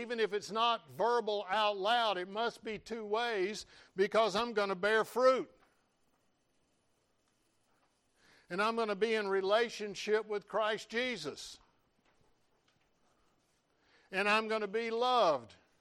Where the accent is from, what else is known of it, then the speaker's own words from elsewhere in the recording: Florida, United States; I'm thinking, I'm from Florida. We need 1 inch a week just to let the grass grow.